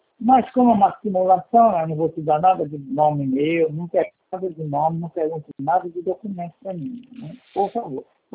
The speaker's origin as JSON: {"language": "Portuguese", "region": "Paraná", "country": "Brazil", "said": "Eu sou do estado do Paraná."}